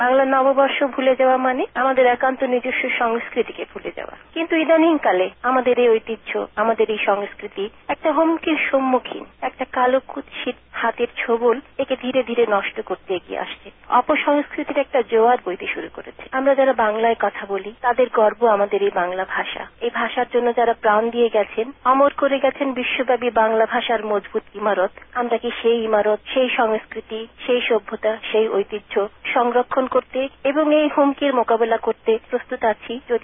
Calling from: Canberra, Australian Capital Territory, Australia; অস্ট্রেলিয়ার ক্যানবেরা থেকে বলছি।

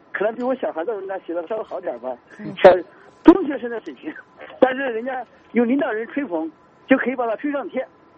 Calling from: Gansu, China; 我就是我是甘肃的

